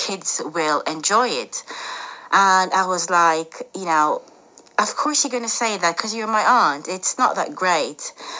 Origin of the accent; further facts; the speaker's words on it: Jamaica; started thinking about my childhood growing up in Jamaica, and I always wanted a dog and I didn't have a dog.